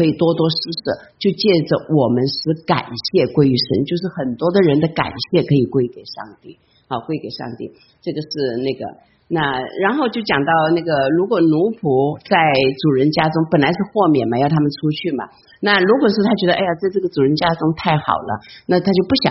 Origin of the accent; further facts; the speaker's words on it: China; moved away; 其实我们中国人不容易，那特别我知道我们都是从大陆都是从中国哈、啊、过来，不管台湾哪里